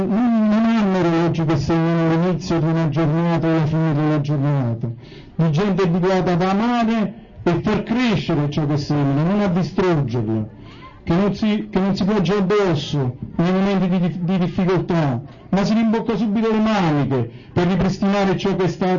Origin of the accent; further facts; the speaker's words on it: Telese, Campania, Italy; io ho detto che sono nato e vivo a Telese da 38 anni e soprattutto ho sottolineato che appartengo alla famiglia